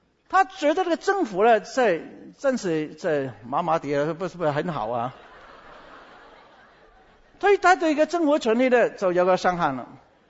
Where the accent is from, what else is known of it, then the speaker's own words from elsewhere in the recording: Guangdong, China; 我是广东人，